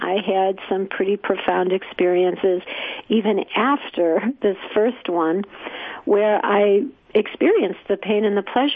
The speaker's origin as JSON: {"language": "English", "region": "Midwest", "country": "United States", "said": "you know, I'm from the Midwest. This was not something that I knew a lot about"}